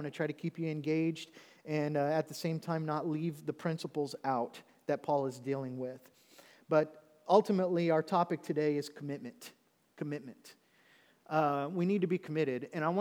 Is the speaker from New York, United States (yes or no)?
no; Oklahoma, United States; I was born and raised in Oklahoma, and so my family is all there.